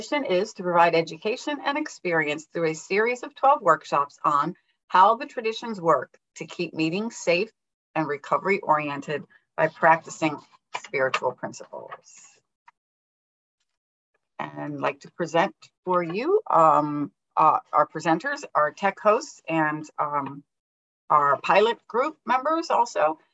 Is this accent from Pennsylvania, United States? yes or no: yes; Pennsylvania, United States; I'm from the outside suburbs of Philly out in Penn